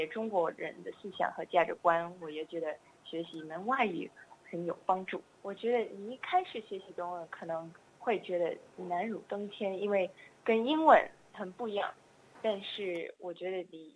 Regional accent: Australia; Chinese is a second language; 我爸爸是英国人，但是我妈妈和我都是澳大利亚人。

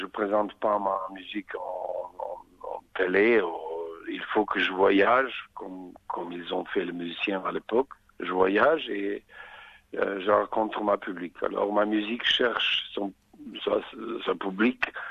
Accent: Sarajevo, Federation of Bosnia and Herzegovina, Bosnia & Herzegovina; French is a second language; Je suis de Sarajevo

